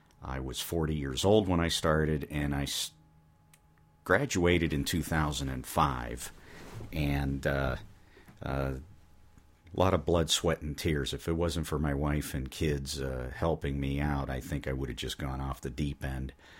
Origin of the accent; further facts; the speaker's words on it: Struthers, Ohio, United States; I grew up in Struthers, Ohio. I am now 50 years old.